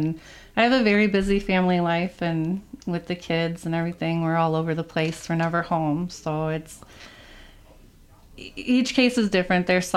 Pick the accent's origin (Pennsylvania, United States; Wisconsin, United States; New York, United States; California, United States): Wisconsin, United States; Beloit; also born or lived in Iowa; Well, I am originally from Beloit, but I went to school at Upper Iowa University, and so we moved up here in 2018. And I live in Crawford County, but I work for Richland County.